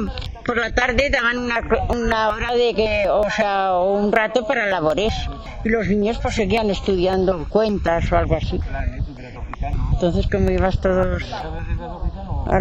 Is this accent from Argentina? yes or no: no; Muro de Roda, Aragon, Spain; born there; nací en Muro de Roda. ¿Sí? Provincia Huesca.